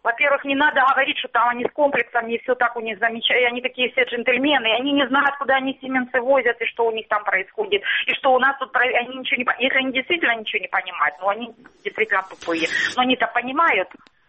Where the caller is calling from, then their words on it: Starobilsk, Luhansk Oblast, Ukraine; Луганщина, Старобельск.